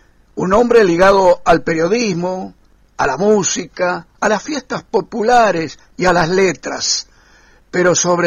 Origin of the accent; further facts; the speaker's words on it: Villaguay, Entre Ríos, Argentina; un día iba viajando para mi pueblo desde Buenos Aires a Villaguay